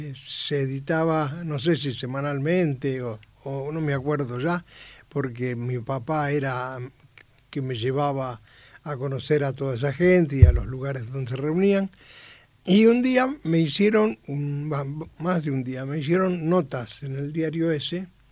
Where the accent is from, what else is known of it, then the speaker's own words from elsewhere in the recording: Buenos Aires, Argentina; Yo nací aquí. Claro, nací en Paternal.